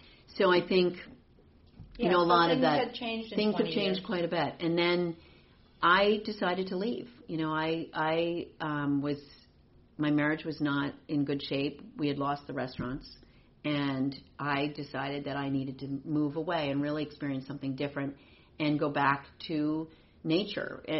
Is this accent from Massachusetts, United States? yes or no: no; Princeton, New Jersey, United States; That was not really a thing when I grew up in Princeton.